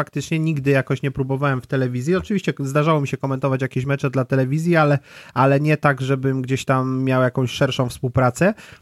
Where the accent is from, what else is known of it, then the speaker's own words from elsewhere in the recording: Poznań, Greater Poland Voivodeship, Poland; Po prostu mam swój skrawek ziemi, który jest tutaj, to jest Poznań, to są poszczególne dzielnice i tak dalej, w których się wychowywałem, w których dzisiaj mieszkam.